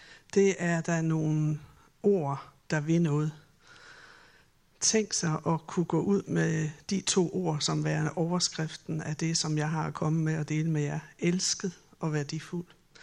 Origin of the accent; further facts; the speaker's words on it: Slagelse, Zealand, Denmark; also born or lived in Klovborg; Jeg er oprindelig fra Slagelse. Det er måske nogen, der allerede har luret. Det var ikke sådan helt vestjysk.